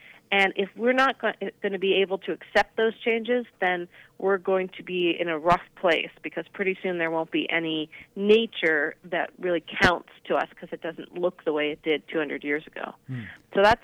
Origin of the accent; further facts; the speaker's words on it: Seattle, Washington, United States; I grew up in Seattle, and pretty within my lifetime, we've seen a lot of bird changes